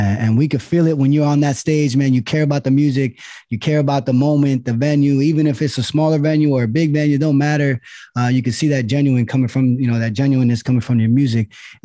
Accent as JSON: {"language": "English", "town": "Allentown", "region": "Pennsylvania", "country": "United States", "tie": "born or raised there", "said": "talking to the kids about my life growing up in Allentown, the struggles, you know, my parents coming here for a better life"}